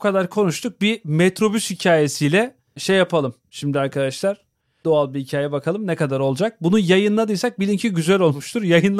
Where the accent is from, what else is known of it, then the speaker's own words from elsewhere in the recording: Bakırköy, Istanbul, Turkey; Çocukluğum full Bakırköy'de geçti zaten.